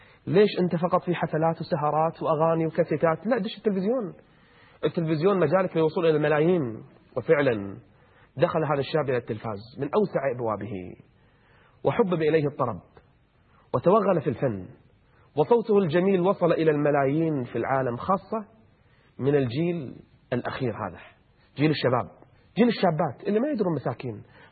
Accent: Kuwait; من وزارة الشؤون الاجتماعية والعمل عندنا في الكويت

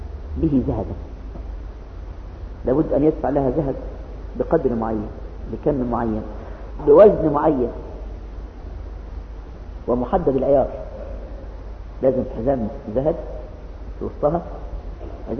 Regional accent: Egypt; عندنا في مصر نشأ الزواج العرف،

